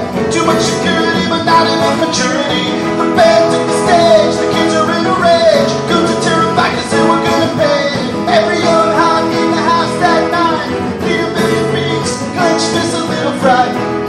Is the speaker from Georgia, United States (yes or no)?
no; Virginia, United States; also born or lived in California / Boston / Los Angeles; I was born in California and grew up in Virginia, Boston, and Los Angeles. So I'm a citizen of the world.